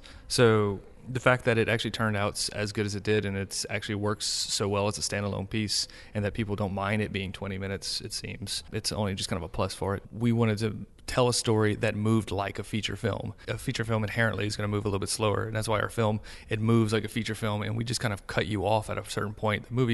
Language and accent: English; Louisiana, United States; I'm from Cajun country, and like the same place as this movie was filmed.